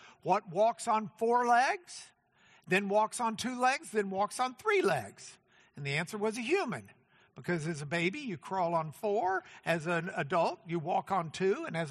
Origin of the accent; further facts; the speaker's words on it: Lubbock, Texas, United States; I grew up in Lubbock, Texas, where, of course, all things cultural occur.